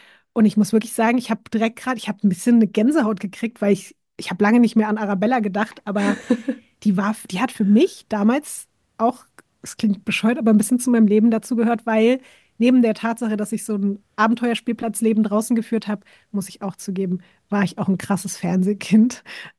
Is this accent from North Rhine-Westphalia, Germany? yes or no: no; Berlin, Germany; ich bin in Prenzlauer Berg in Berlin groß geworden, wo es halt noch so riesengroße Hinterhöfe gab, wo nichts bebaut war